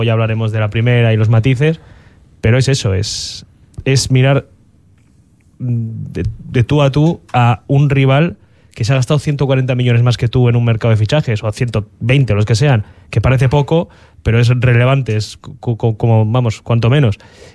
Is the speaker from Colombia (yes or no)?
no; Bilbao, Basque Country, Spain; somos del Athletic, somos de Bilbao